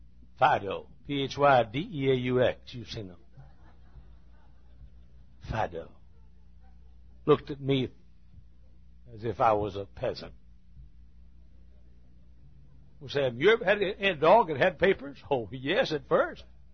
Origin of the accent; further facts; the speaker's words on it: Texas, United States; I was born in Texas, and I'm proud of it. A Texan.